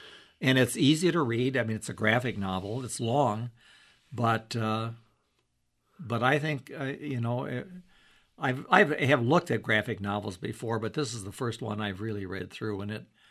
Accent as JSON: {"language": "English", "region": "Illinois", "country": "United States", "said": "the minute I say I'm from Illinois, and they say, \"Well, where?\" and I say near Chicago"}